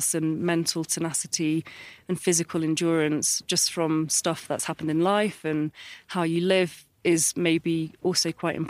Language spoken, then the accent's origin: English; Oxford, South East England, United Kingdom; I come from Oxford in the UK. So a really nice city, quite close to London, quite famous for the university, and not very famous for its mountains.